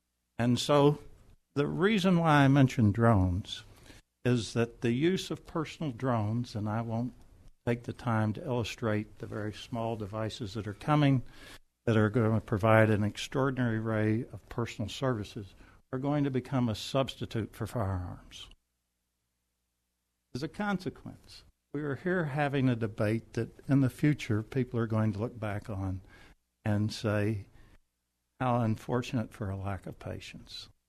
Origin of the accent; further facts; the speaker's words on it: St. Louis, Missouri, United States; I'm from St. Louis.